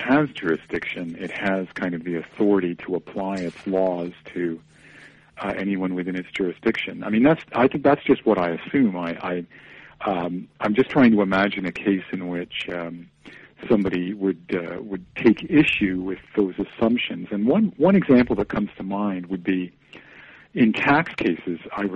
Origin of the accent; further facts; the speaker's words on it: Canada; born there; I was born in Canada